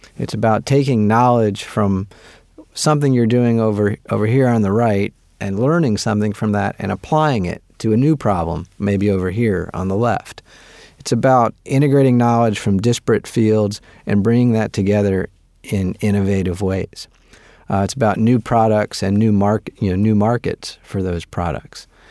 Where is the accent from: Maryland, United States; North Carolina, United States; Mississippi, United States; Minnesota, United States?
Maryland, United States; I grew up right outside Washington, D.C. in Maryland.